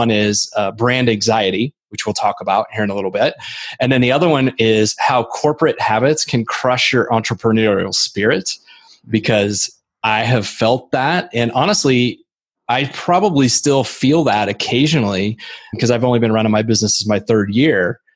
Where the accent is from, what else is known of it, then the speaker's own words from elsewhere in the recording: Indiana, United States; also born or lived in Colorado / Arizona; I grew up in Indiana, which is, humid too. And so moving to Colorado or even Arizona, where my wife and I met, it's a very dry environment.